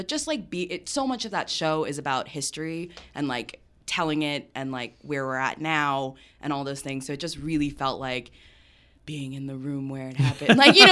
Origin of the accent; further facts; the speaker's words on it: Round Rock, Texas, United States; also born or lived in Ottawa, Canada; I was born in Ottawa, Canada, but I grew up here in Round Rock, Texas.